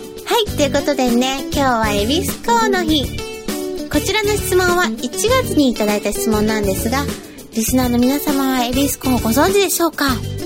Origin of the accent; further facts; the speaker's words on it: Tottori, Japan; 今はね、地元は数年に一度雪が降るぐらいで、なので今年はね、地元の鳥取県も暖冬みたいですね。